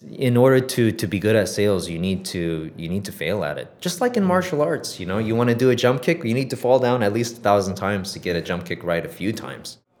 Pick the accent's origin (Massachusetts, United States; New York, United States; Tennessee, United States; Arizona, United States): Arizona, United States; also born or lived in Korea / Japan; So I guess, born in Korea, moved to Japan very soon afterwards and raised in Arizona. I'm half Korean. Yeah. Half Korean and half American.